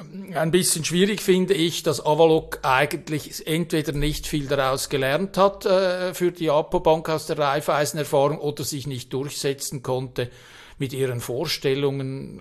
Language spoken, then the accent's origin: German; Switzerland; Ich als Schweizer Patriot